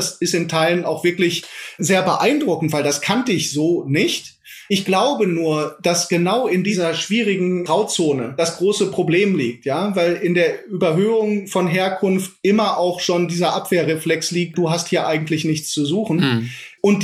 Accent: Iserlohn, North Rhine-Westphalia, Germany; now in Leipzig, Germany; Ich habe meine alte Heimat, das ist Iserlohn nach wie vor, ja, die nach Regen riechende Luft, die Wälder, das ist eine Heimat, die immer bleiben wird. Aber ich habe auch diese neue Heimat

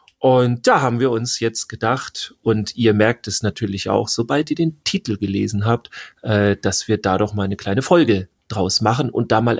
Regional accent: Schleswig-Holstein, Germany; Also wir kommen ja aus Schleswig-Holstein, südlicher Bereich

